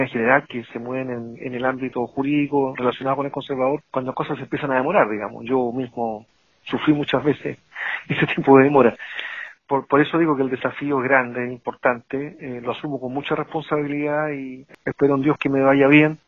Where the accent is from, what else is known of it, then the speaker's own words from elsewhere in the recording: Valdivia, Los Ríos, Chile; soy de Valdivia